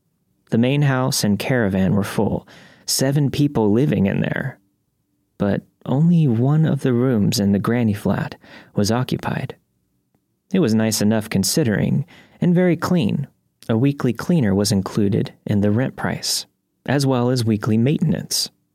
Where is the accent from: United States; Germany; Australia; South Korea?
Australia; born there; I was born in Australia.